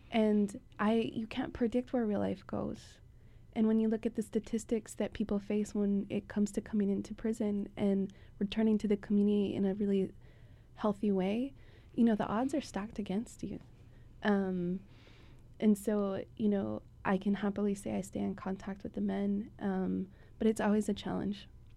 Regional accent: Hawaii, United States; I might be spending some time in Vegas, as many Hawaiians do, and as I have as a Hawaiian.

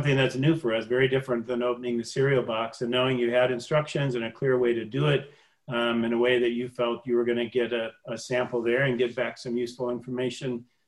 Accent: Michigan, United States; We're both from Michigan, so the parts of the state we know very well and other parts that we don't.

